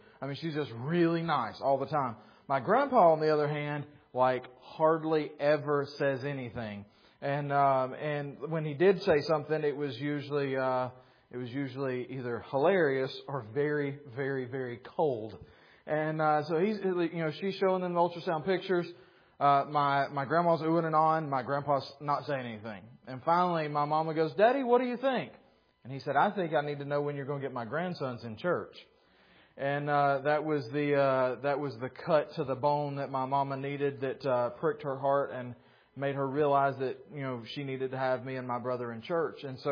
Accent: Pickens, South Carolina, United States; there was a visiting preacher from Georgia in my hometown of Pickens, South Carolina, preaching a revival meeting at a church across town.

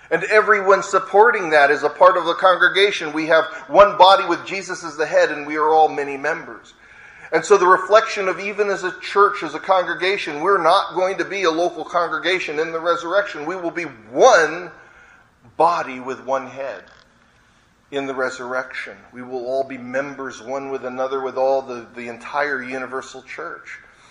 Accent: San Diego, California, United States; born there; moved away; I was born in San Diego, and I couldn't wait to leave because of the migration of fruits and nuts.

